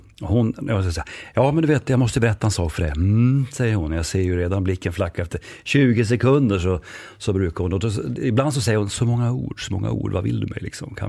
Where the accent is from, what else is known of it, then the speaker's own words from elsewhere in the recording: Norrland, Sweden; accent: northern; Kanske hörs på min dialekt att jag kommer norrifrån. När jag blev ivrig så brukar det komma igenom mer.